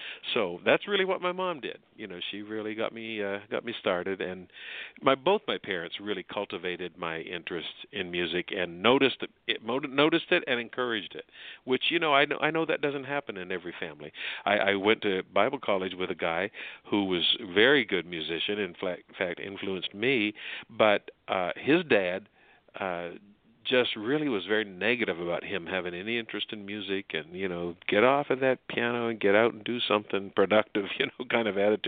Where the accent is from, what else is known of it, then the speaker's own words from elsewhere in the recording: Canada; Well, I was born in Canada and in a small community where my mom and dad raised me